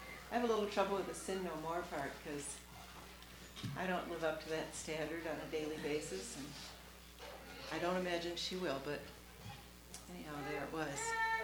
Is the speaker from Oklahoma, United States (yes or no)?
no; Moorhead, Minnesota, United States; I'm from Minnesota, from Moorhead, Minnesota. So when I was a kid growing up, migrant workers came every year in April